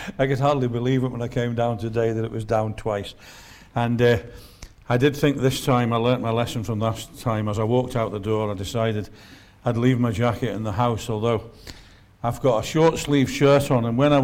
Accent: Liverpool, North West England, United Kingdom; I was brought up in Highton, in Liverpool.

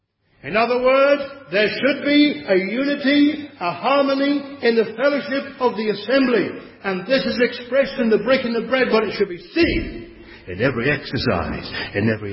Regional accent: England, United Kingdom; And of course, as an Englishman, I've taught this for a long time. Not always generally accepted. In England, I mean.

